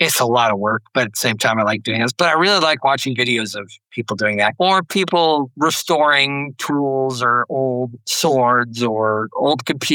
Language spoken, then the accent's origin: English; Arizona, United States; My home state.